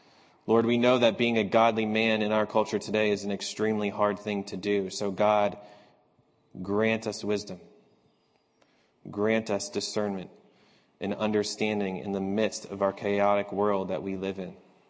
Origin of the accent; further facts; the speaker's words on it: New England, United States; And so because I grew up in New England, I've been an avid fan of the Boston Celtics my entire life